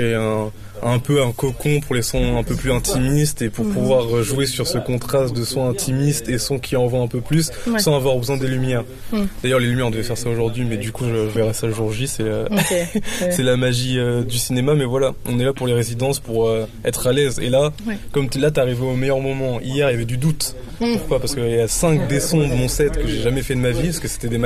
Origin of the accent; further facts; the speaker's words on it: Reims, Grand Est, France; born there; Je suis né à Reims, j'ai fait mes études sur Lille, ça a eu son importance dans le rap.